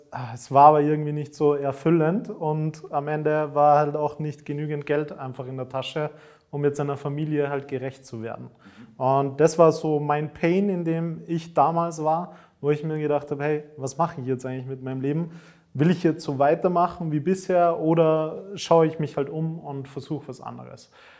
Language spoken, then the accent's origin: German; Austria; Und bin dann dort bei uns in Österreich vor der Wirtschaftskammer gestanden und habe mein Gewerbe damals angemeldet